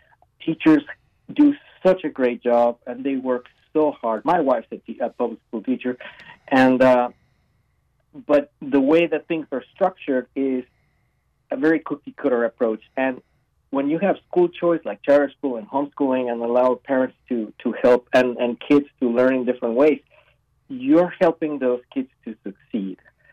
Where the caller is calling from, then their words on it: Palmer, Alaska, United States; That's right. I'm calling in from Palmer.